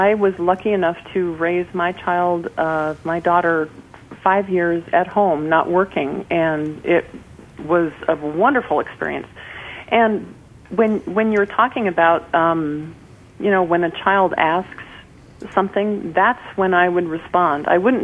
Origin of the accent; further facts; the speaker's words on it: Fairbanks, Alaska, United States; I was born in Fairbanks, and she was born in Fairbanks also. And so we've had a wonderful life in Alaska.